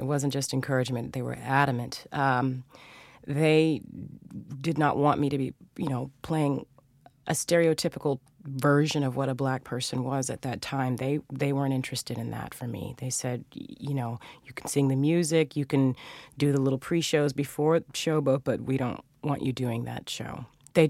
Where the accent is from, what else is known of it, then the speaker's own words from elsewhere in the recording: Fresno, California, United States; I did. I remember when I was in high school hearing about the revival of Dreamgirls